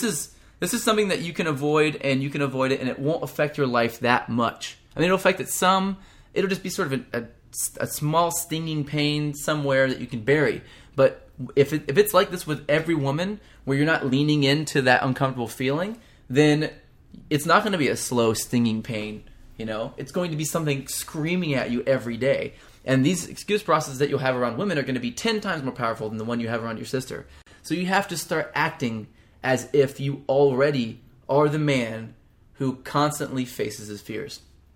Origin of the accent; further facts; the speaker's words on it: the South, United States; I'm from the South, too. I can say that sort of thing.